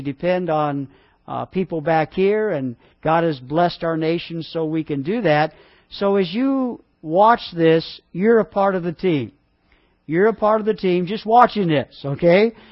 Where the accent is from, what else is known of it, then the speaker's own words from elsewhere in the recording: Detroit, Michigan, United States; now in Philippines; And I'm from Detroit, Michigan, and sometimes I'll tell you the truth, I feel safer in the Philippines than I did in Detroit, Michigan.